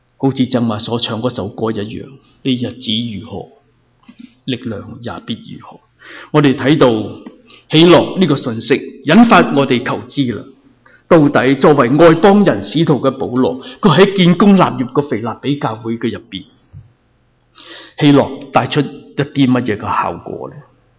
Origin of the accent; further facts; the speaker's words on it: Boston, Massachusetts, United States; 虽然波士顿个个都知道我是来自哪里，我来自波士顿的嘛